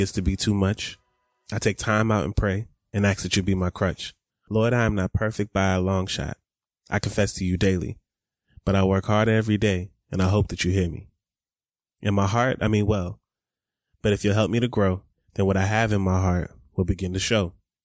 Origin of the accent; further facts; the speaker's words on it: Atlanta, Georgia, United States; I grew up in Atlanta and Coke is the shit.